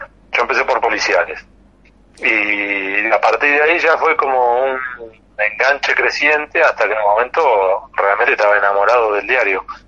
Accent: La Plata, Buenos Aires Province, Argentina; Sí, yo soy oriundo de La Plata

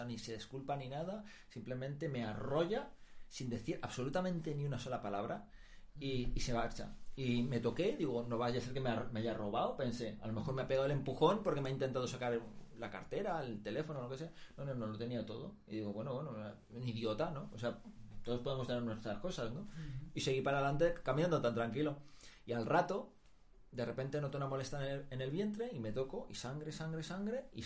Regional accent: Mataró, Catalonia, Spain; También es catalán como yo, ¿vale? Bueno, él es de Barcelona, yo soy de Mataró, pero está al lado.

